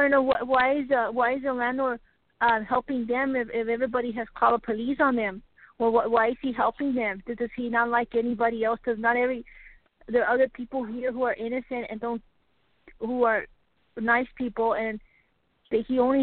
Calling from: Texas, United States; I'm calling from Texas.

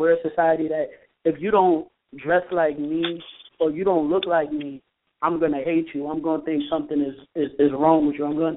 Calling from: Connecticut, United States; from Connecticut.

